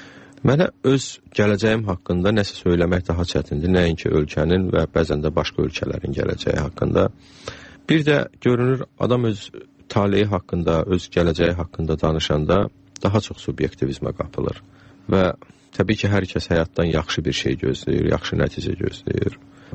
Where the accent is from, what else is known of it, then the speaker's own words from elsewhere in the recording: Shamkir, Shamkir District, Azerbaijan; also born or lived in Ganja; o zaman Şəmkirdə doğum evi olmayıbdı. Amma Şəmkirdə böyümüşəm, 7 yaşıma dək Təzəkənddə, sonra rayon mərkəzində, məktəb yaşımacan nənəmin babamın yanında böyümüşəm.